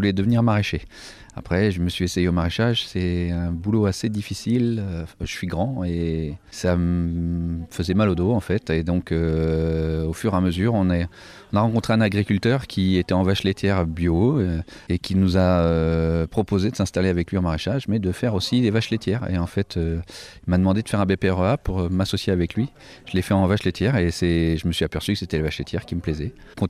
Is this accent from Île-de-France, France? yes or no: no; Argentan, Normandy, France; Nous, on vient de l'Orne, on vient d'Argentan.